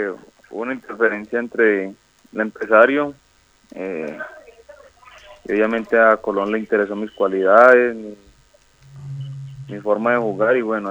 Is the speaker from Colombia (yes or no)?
yes; Medellín, Antioquia, Colombia; Soy criado de toda la vida aquí en Medellín.